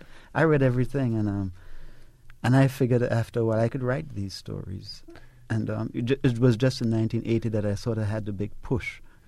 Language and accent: English; Trinidad & Tobago; Me being Trinidadian, I had to read Naipaul.